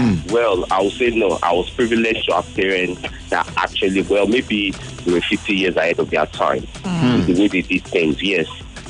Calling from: Surulere, Lagos, Nigeria; I'm calling from Surulere.

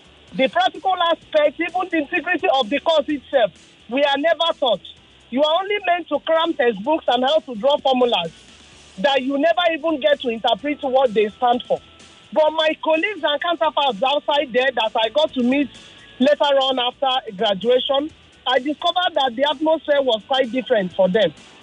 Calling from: Lagos, Nigeria; I'm coming from Lagos Island.

